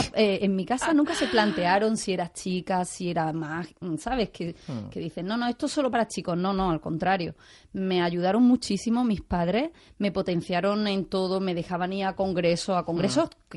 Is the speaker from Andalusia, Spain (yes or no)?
yes; Huétor Vega, Andalusia, Spain; casualmente conocí a un mago que veraneaba en mi pueblo, Huetorvega